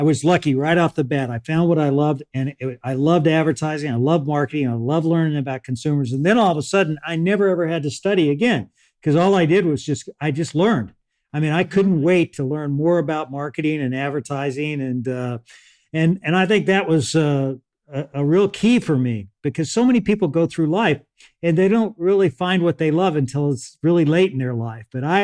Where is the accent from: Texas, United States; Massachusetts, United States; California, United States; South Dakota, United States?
Texas, United States; Beeville; born there; I was born in Beeville, Texas, which is outside of San Antonio.